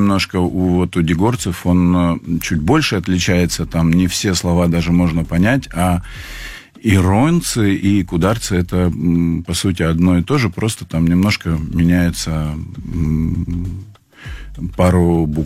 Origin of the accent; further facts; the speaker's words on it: Vladikavkaz, North Ossetia–Alania, Russia; потому что я из Осетии. Я родился тогда еще в городе Орджоникидзе, сейчас он Владикавказ.